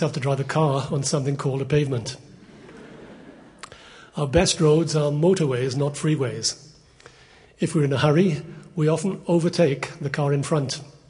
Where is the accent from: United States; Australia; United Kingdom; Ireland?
United Kingdom; Wales; I was born in the United Kingdom, specifically in South Wales, and that makes me a Welshman.